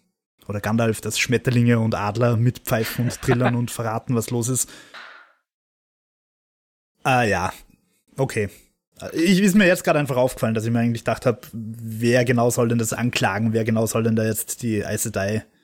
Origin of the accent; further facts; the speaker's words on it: Austria; gerade wir als Österreicher